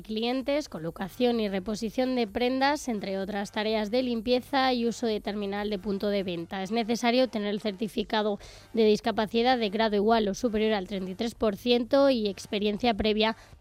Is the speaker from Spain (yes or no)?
yes; Spain; Aún siendo española